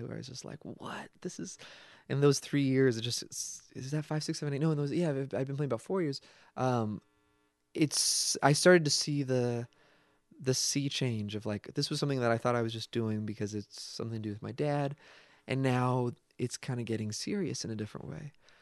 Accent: California, United States; I'm from Northern California.

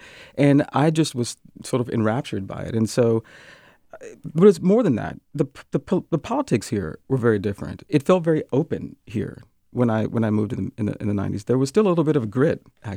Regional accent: the South, United States; now in Seattle, United States; I've lived here for 23 years. I came here from the South. And so Seattle was the largest city I'd ever lived in.

